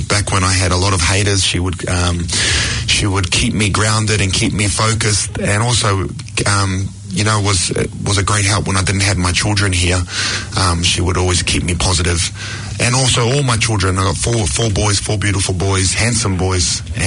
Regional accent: Hamilton, Waikato, New Zealand; born there; I was born in Hamilton, so I'm half Samoan and half Māori. My dad's Samoan from Manonotai, and my mum is Māori from down in Maniapoto.

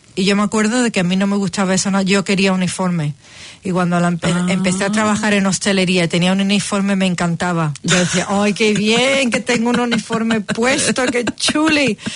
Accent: Seville, Andalusia, Spain; No sé si sabéis que mi madre es alemana. Entonces, pues, viviendo en España y nos criamos en Sevilla

